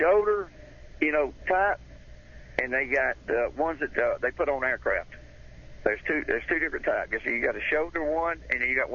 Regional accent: Alabama, United States; Hey, I was raised in Alabama with a .22. I'm a good shot.

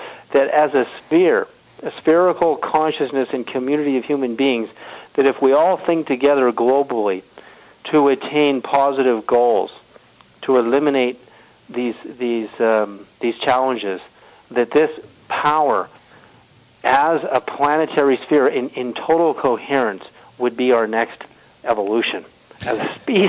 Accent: Alberta, Canada; born there; And I was born in Alberta.

